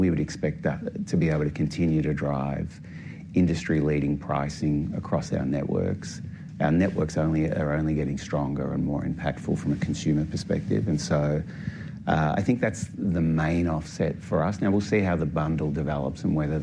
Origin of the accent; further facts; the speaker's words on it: Australia; So my home country in Australia